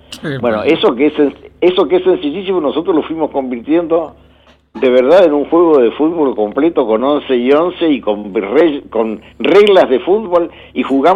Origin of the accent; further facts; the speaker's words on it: Buenos Aires, Argentina; Yo me crié en Colegiales, en la calle Jorge Newbery.